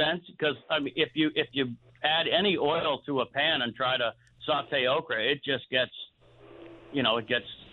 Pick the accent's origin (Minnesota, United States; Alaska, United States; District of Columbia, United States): District of Columbia, United States; Washington; I grew up in Washington D.C. and I remember having okra in a lot of places down there